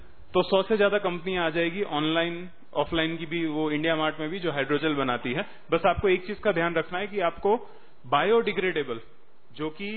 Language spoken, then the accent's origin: Hindi; Bharuch, Gujarat, India; हम जिस जिले से आते हैं भरूच से, 800 mm बारिश है